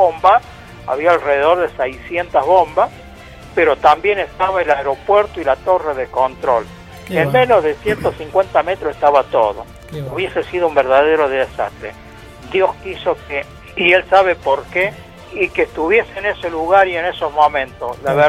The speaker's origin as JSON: {"language": "Spanish", "country": "Argentina", "said": "creo que era mi deber como argentino y como soldado hacer lo que hice."}